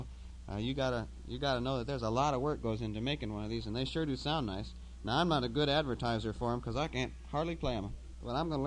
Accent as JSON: {"language": "English", "region": "Arizona", "country": "United States", "tie": "born or raised there", "said": "I learned part of it growing up in Arizona."}